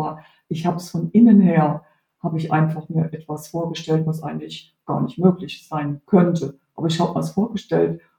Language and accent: German; Heidelberg, Baden-Württemberg, Germany; weil Heidelberg ist ja meine Heimatstadt und da wollte ich einfach mal wieder ankommen.